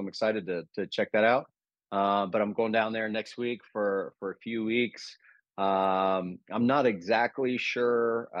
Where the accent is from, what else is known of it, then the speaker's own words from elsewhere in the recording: Florida, United States; I grew up in Florida. I'm a Floridian.